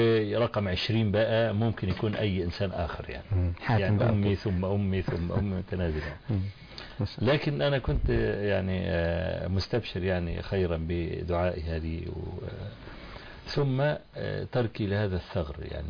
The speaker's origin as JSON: {"language": "Arabic", "country": "Egypt", "said": "روح خد الطب الالماني وانضمه على الطب عندنا في مصر وممكن نطلع بمنظومه."}